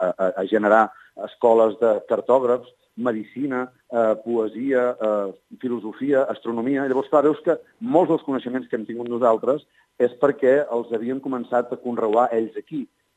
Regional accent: Besalú, Catalonia, Spain; Jo soc fill de Besalú

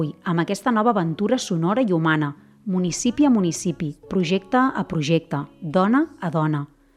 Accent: Catalonia, Spain; moved away as an adult; now in Conca de Barberà, Spain; Soc filla del Maresme i de fa 2 anys la pandèmia va sacsejar la meva vida i amb la marinada vaig anar a parar a la Conca de Barberà.

